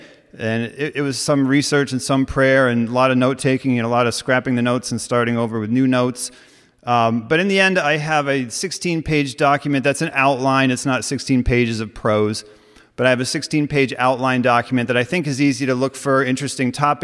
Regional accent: New York, United States

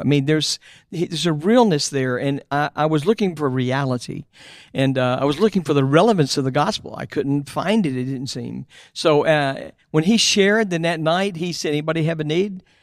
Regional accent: Memphis, Tennessee, United States; moved away as an adult; also born or lived in Dallas; Yeah, I'm originally from Memphis. I actually am a Memphis boy, born and raised here. I left this city in 1972 to move to Dallas, Texas

